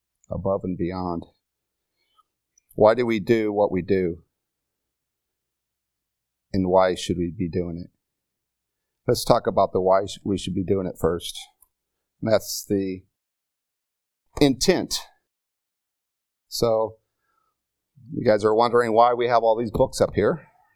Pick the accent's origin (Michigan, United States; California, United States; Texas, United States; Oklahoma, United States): California, United States; Number one, I am from California. Okay. I couldn't help that.